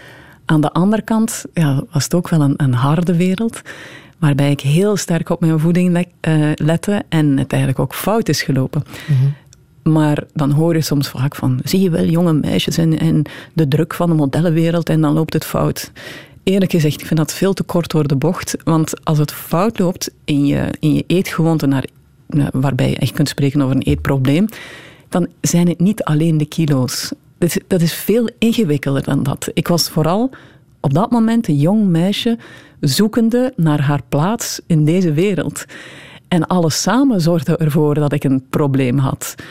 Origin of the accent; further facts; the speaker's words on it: Eeklo, East Flanders, Belgium; moved away as an adult; En ik kwam ook uit uit Eeklo, een beschermd milieu, klein gemeente.